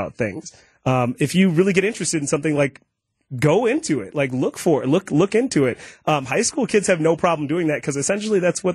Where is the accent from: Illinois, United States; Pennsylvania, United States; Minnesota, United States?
Illinois, United States; Elgin; I'm from Elgin, Illinois.